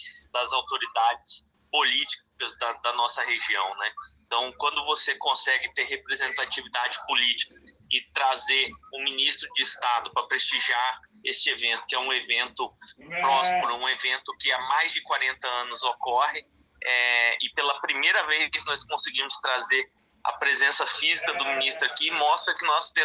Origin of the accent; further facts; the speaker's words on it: Cáceres, Mato Grosso, Brazil; É um grande prazer estar de volta aqui, a nossa cidade querida, a minha cidade natal